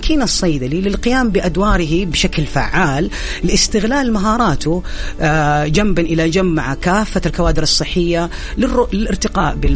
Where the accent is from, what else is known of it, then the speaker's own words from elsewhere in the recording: Saudi Arabia; يوصل حجم السوق الادويه اللاوصفيه عندنا في السعوديه مليار ريال